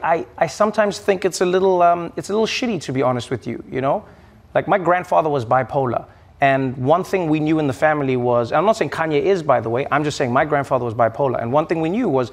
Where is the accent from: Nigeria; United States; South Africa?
South Africa; when I grew up in South Africa